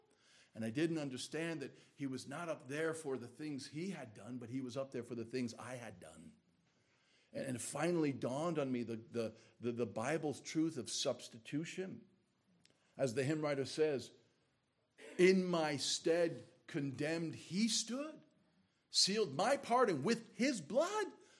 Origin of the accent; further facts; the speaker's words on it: New York, United States; I'm from New York. That's how we speak.